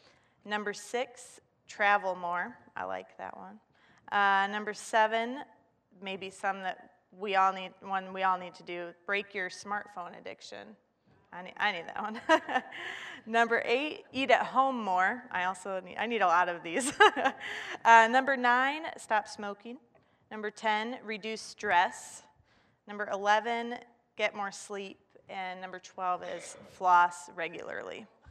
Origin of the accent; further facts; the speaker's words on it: Lake Orion, Michigan, United States; now in Northville, United States; I'm from Lake Orion, which is not too far from here. So I'm from the Metro Detroit area. I currently live in Northville, so still not too far from here.